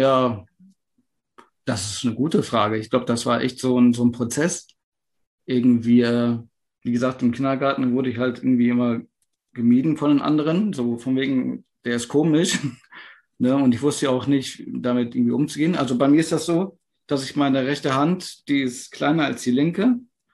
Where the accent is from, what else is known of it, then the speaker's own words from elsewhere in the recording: Hagen, North Rhine-Westphalia, Germany; now in Dortmund, Germany; bin genau … 38 mittlerweile, obwohl ich mich gar nicht so fühle, aber ist so. Und komme aus Hagen, wohne jetzt in Dortmund.